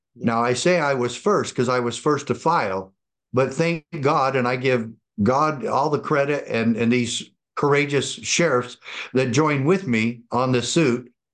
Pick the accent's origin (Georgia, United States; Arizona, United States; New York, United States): Arizona, United States; I was the elected sheriff of Graham County, Arizona, my hometown, where my dad served as an FBI agent.